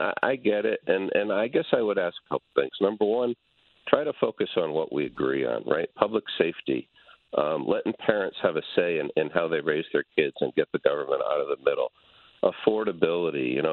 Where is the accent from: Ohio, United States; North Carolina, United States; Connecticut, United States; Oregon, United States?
Connecticut, United States; New Haven; I'm a good person. I grew up in New Haven. I'm really just trying to help the state.